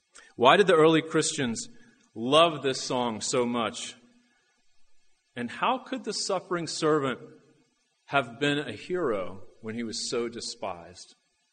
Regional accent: Washington, District of Columbia, United States; I'm a pastor from Washington, D.C.

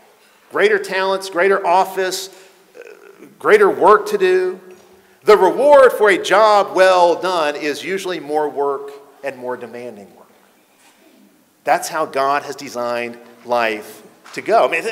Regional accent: Chicago, Illinois, United States; Growing up in Chicago during the Michael Jordan era, I remember when the Bulls finally broke through and they won a championship.

